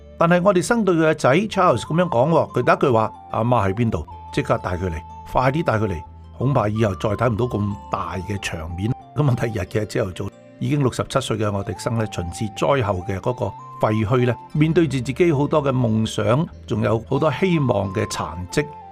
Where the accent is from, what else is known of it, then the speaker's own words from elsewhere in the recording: Hong Kong; 但系细个喺香港读书